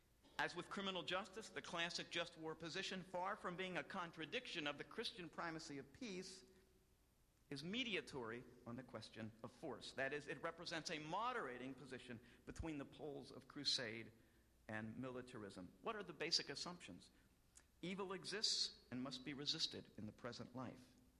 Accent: Pennsylvania, United States; I grew up in Anabaptist part of Pennsylvania.

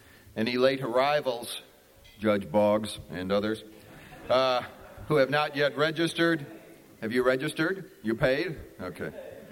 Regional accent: Washington, District of Columbia, United States; You know, as you know, I'm from Washington

